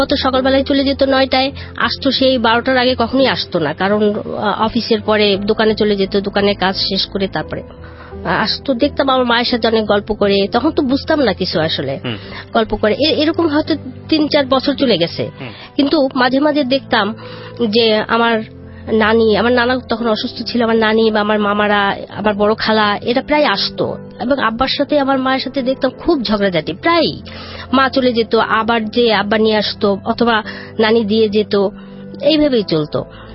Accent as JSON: {"language": "Bangla", "town": "Barisal", "region": "Barisal Division", "country": "Bangladesh", "tie": "born or raised there", "said": "তো আমার জন্ম ওখানে, আমার নানা বাড়িতে, বরিশাল শহরেই আমাদের বাসা এবং আমার নানার বাসায় আমার জন্ম হয়।"}